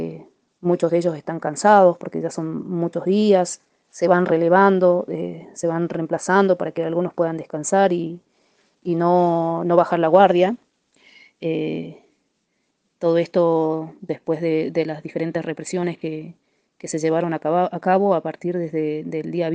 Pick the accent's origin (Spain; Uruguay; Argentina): Argentina; que nos tenemos que levantar como pueblo, como argentinos y unirnos en esta lucha